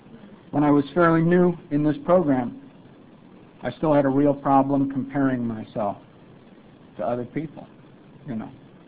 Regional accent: Portland, Oregon, United States; also born or lived in Chicago, Illinois; I was born in Chicago, Illinois, and I moved pretty soon after I was born, I guess, to Portland, Oregon, and that's where I grew up.

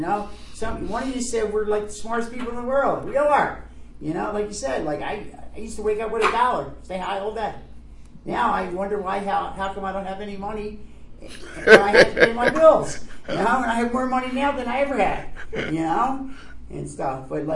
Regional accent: Scranton, Pennsylvania, United States; And in my area, we're from Scranton.

